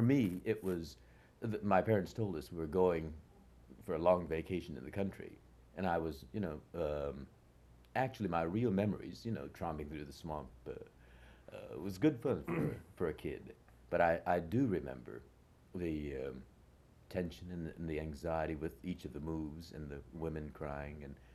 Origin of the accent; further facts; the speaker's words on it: Los Angeles, California, United States; born there; also born or lived in Arkansas; I was born here in Los Angeles, And relocations, they call it, happened almost immediately.